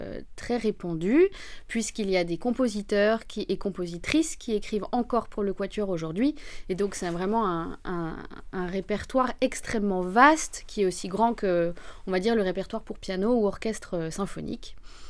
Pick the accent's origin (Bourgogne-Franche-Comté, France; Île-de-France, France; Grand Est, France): Bourgogne-Franche-Comté, France; Dole; moi je viens de Dole, dans le Jura